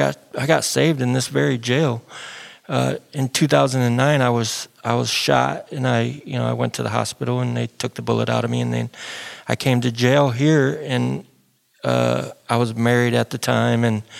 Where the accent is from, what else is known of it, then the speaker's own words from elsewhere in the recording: Elkhart, Indiana, United States; born there; I was born here in Elkhart. I have been getting in trouble in Elkhart since the early 90s.